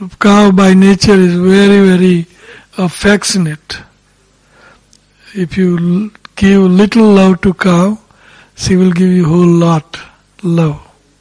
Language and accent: English; India; Even in India, in my hometown, there were at least 400-500 oxen tilting the land, producing grains and cotton and like that for clothing.